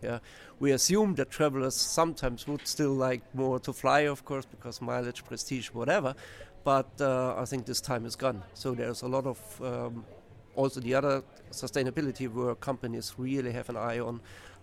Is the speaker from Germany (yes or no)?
yes; Germany; English is a second language; I'm taking off my home country, Germany, rail is quite much more reliable